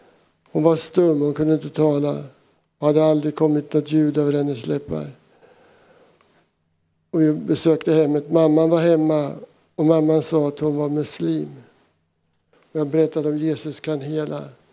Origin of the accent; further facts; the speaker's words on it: Södermanland, Sweden; Jag är uppväxt i Sörmland, så jag har varit och sjungit i kyrkan.